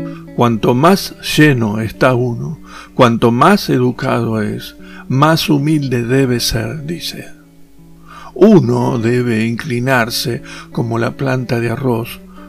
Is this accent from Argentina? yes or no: yes; Argentina; A mí, que nací y me crié en Argentina, me da pereza buscar palabras en el diccionario.